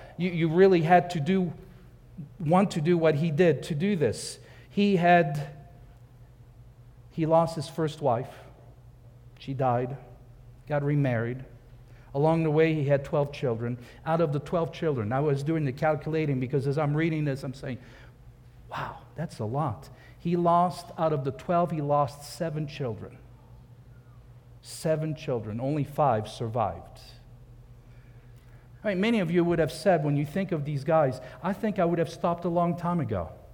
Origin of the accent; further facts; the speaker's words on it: Switzerland; My home country, Switzerland.